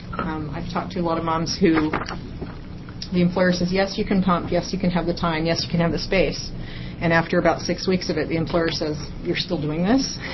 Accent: Mount Angel, Oregon, United States; I'm from Mount Angel.

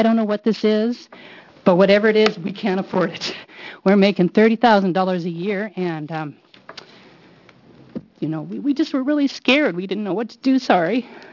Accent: Redmond, Oregon, United States; from Redmond, and back in 1996, myself and my husband

